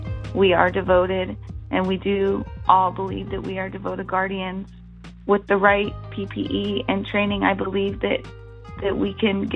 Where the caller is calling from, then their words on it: Buckeye, Arizona, United States; I'm calling from Buckeye, Arizona.